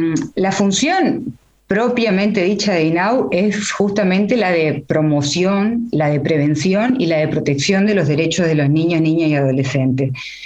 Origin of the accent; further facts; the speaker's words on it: Uruguay; es un plan que nos enorgullece como uruguayos